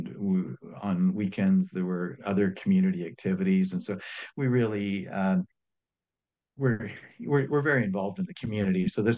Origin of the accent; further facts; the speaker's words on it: Ontario, Canada; I was born in Northern Ontario and grew up there, and in Eastern Ontario, mostly rural communities.